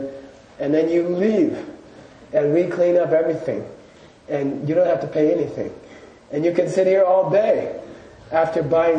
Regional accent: Arizona, United States; I said, I never saw a boiler in my life. I'm from Arizona.

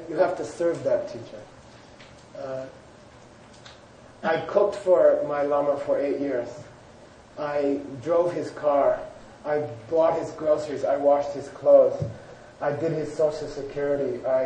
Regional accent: Phoenix, Arizona, United States; I grew up in Phoenix, but we used to live in San Diego in the summer.

